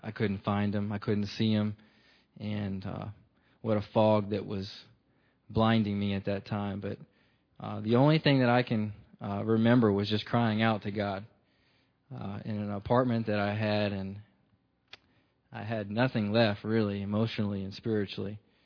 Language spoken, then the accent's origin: English; Woodbridge, Virginia, United States; I'm 31 years old. I'm from Virginia, the Woodbridge area.